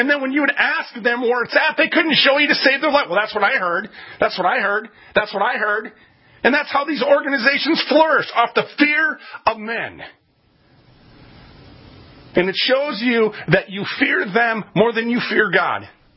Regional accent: Minneapolis, Minnesota, United States; And I'm 6'5", and I came from North Minneapolis, and this wasn't faring very well with me

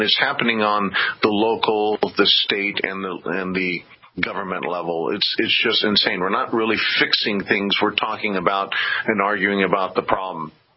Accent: Germany; It I am shocked coming from Germany, because Germany is supposed to be the most of all countries in the world

